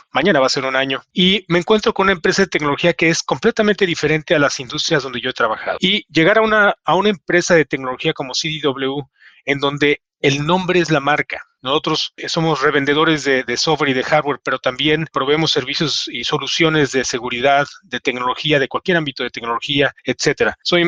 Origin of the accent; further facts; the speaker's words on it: Mexico City, Mexico; Sí, soy de la Ciudad de México. Orgullosamente mexicano.